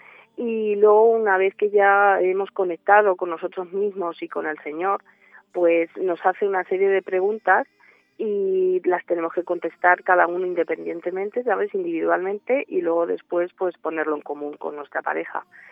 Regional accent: Ciudad Real, Castilla-La Mancha, Spain; soy de aquí de Ciudad Real, tengo 54 años y bueno, pues tenemos dos hijas de 23 y de 14. Y bueno, pues estamos aquí viviendo de toda la vida

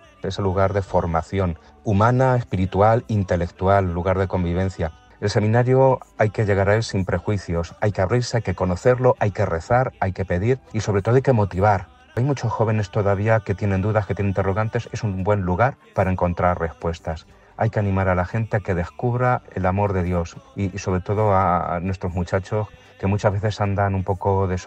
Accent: Daimiel, Castilla-La Mancha, Spain; soy de Daimiel, nací en 1980

